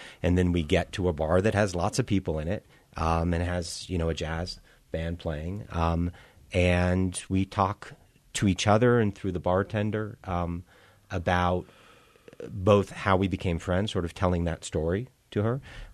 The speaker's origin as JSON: {"language": "English", "town": "Boston", "region": "Massachusetts", "country": "United States", "tie": "born or raised there", "said": "We grew up in Boston."}